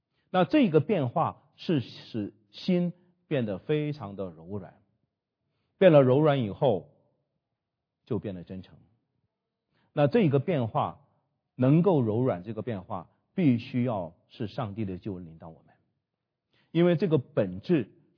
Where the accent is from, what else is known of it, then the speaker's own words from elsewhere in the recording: China; 我们中国人背景嘛，你不能哭的